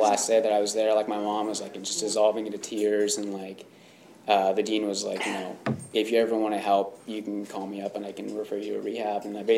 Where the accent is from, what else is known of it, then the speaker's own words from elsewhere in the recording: Hollister, California, United States; I grew up in Hollister, California, and there was a predominant Latino gang there that I hung out